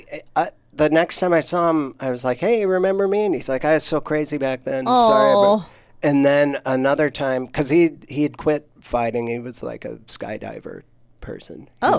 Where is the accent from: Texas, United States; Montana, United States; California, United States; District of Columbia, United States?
Montana, United States; That's the reason I'm a comic is I grew up in Montana where there was fights all the time.